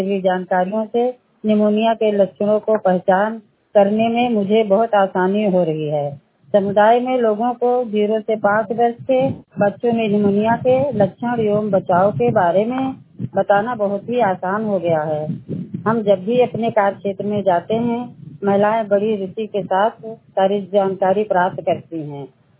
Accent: Deoria, Uttar Pradesh, India; मैं बहराइच जिला के पयापुर ब्लॉक में देवरिया गांव की रहने वाली हूं।

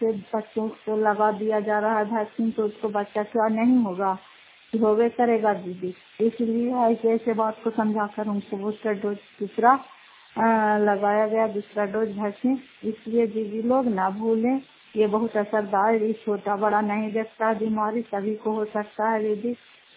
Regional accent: Fatehpur, Bihar, India; घर फतेहपुर पंचायत मकरौता जिला नालंदा खरा पसरा ब्लॉक की निवासी हूँ।

